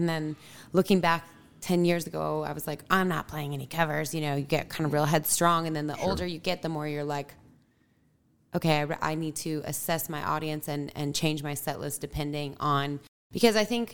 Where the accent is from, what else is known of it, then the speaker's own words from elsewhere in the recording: New Mexico, United States; But then I played in a theater in New Mexico and it's my home state and stuff